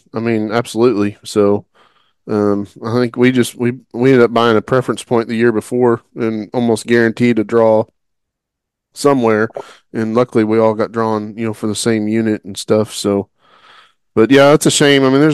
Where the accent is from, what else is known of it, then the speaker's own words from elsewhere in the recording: Oklahoma, United States; because growing up in Oklahoma, and I don't know about where it's up for y'all